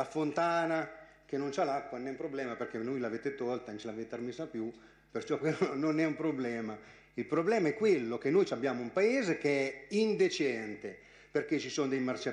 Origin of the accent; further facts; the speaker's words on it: Cerasa, Marche, Italy; No, non sono di San Costanzo, io sono di Cerasa.